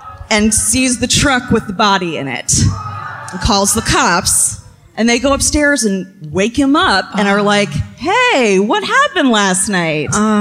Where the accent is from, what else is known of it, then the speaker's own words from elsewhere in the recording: Atlanta, Georgia, United States; also born or lived in Marietta; I'm so excited. … I'm from Atlanta, Georgia.